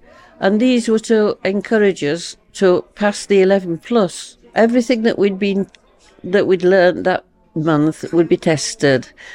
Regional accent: Darfield, Yorkshire and the Humber, United Kingdom; born there; I was born in Darfield, but now I live in Wombwell, but I've moved around quite a lot in between then and now.

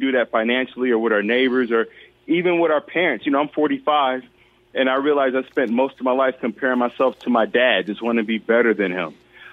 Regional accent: Chicago, Illinois, United States; a team that I would have loved to play for because I'm from Chicago.

